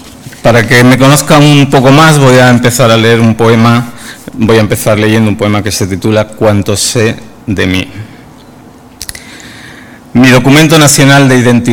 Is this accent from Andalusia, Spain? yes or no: yes; Cádiz, Andalusia, Spain; porque hoy he sabido que de donde yo vengo, Cádiz, está hermanada con Cartagena.